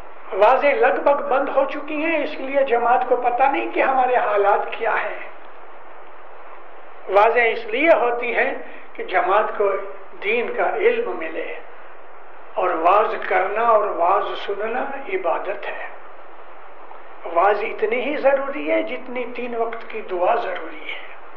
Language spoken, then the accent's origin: Urdu; Amritsar, Punjab, India; میں خود پنجابی ہوں، امرتسر کا.